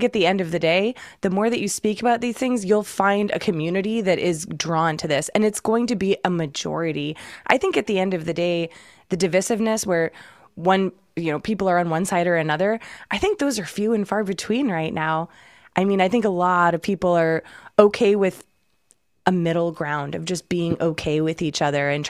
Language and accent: English; Massachusetts, United States; now in California, United States; in California, but I'm from Massachusetts originally.